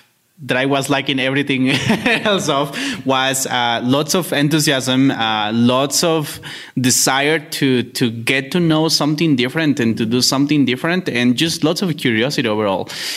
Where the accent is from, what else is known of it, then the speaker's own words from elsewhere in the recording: Colombia; English is a second language; "I am from Colombia." and that was my level of English.